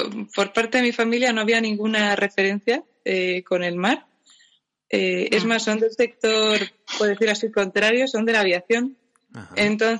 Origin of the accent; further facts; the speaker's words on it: Madrid, Community of Madrid, Spain; also born or lived in Málaga; Aunque soy malagueña, me he criado en Madrid